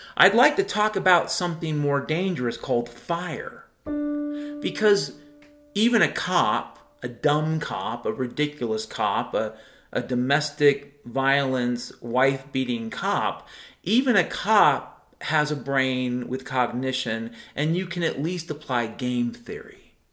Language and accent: English; Mount Vernon, Washington, United States; But I grew up in Mount Vernon, Washington. That's a place I was born.